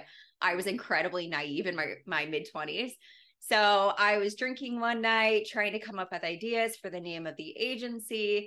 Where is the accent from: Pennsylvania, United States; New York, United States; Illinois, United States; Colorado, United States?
Pennsylvania, United States; moved away as an adult; now in Louisville, United States; But yeah, so I live in Louisville, not originally from here. I'm actually from Pennsylvania, moved here when I was 18.